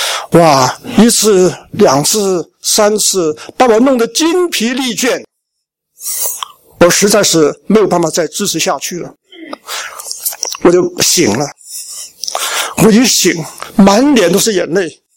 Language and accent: Chinese; Shandong, China; 你知道我们山东人呢、啊，爸爸跟儿子讲话